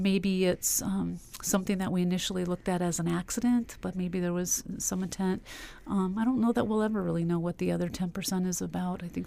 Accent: Nome, Alaska, United States; I myself grew up, was born and raised in Nome.

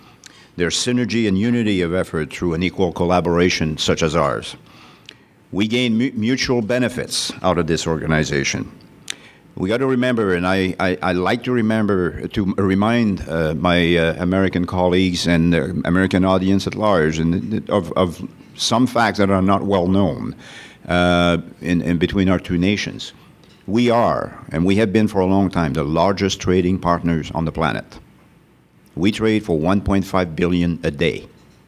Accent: Quebec, Canada; English is a second language; Now, you will already have noticed that I'm from the French part of Canada.

